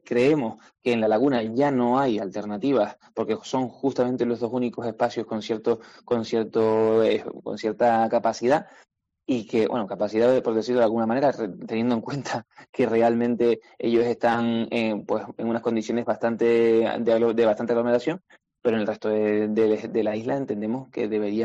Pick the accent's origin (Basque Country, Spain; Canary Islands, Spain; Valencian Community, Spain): Canary Islands, Spain; nos entendemos a nosotros mismos como canarios